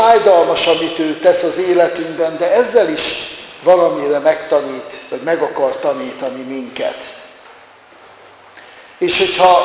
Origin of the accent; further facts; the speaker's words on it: Nyírvada, Szabolcs-Szatmár-Bereg, Hungary; ő az én szülőfalumban Nyírvadán szolgált, és hát gyerekkoromtól kezdve ismertem